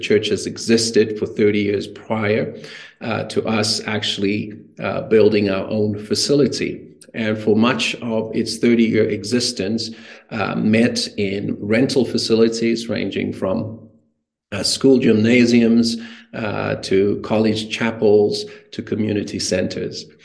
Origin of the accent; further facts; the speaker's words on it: Cape Town, Western Cape, South Africa; moved away as an adult; now in Calgary, California, United States; I am originally from South Africa, born and raised in Cape Town, and moved to Canada in 1998.